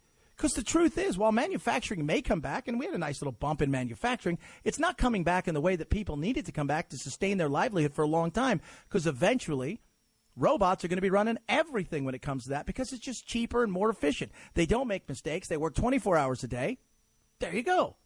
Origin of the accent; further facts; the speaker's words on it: Los Angeles, California, United States; I grew up in Los Angeles. I remember what it was like to have smog alerts when I was a child.